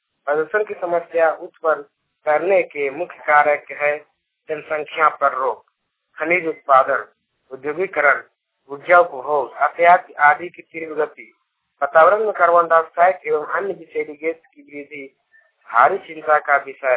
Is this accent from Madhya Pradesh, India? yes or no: no; Tiliyadi, Bihar, India; ग्राम post तिलियाडी, थाना जाजा, जिला जमुई का निवासी हूँ।